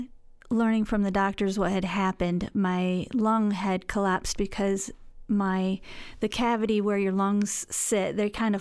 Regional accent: Mason, Michigan, United States; I grew up in Mason, Michigan, and I am currently serving Christ and my community here at Mason First Church of the Nazarene.

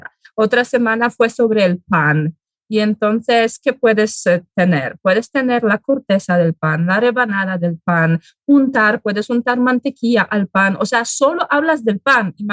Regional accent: Poland; Spanish is a second language; pues soy de Polonia, soy polaca de pura cepa, entonces nada, aquí estoy enseñando español

